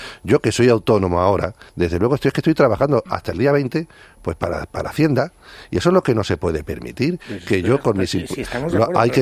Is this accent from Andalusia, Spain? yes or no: yes; Andalusia, Spain; O sea que yo me siento orgulloso de ser andaluz, pero porque soy español. Y también, por tanto, soy también madrileño.